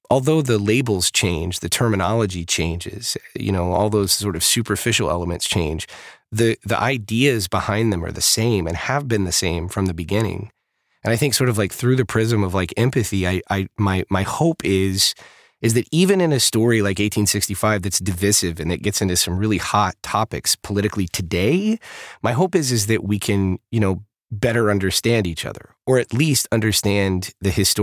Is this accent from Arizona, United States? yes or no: no; Texas, United States; I grew up in the South. I grew up in Texas, you know, in a very conservative family